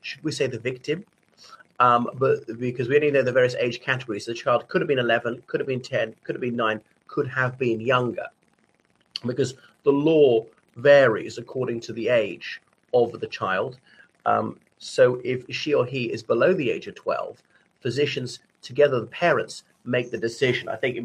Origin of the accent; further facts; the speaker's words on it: Ireland; from Ireland.